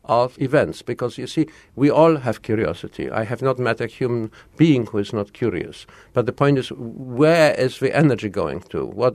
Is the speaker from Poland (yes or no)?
yes; Krakow, Lesser Poland, Poland; English is a second language; I was born in Poland, in the south of Poland, in Krakow, in an environment which was in ruins after the Second World War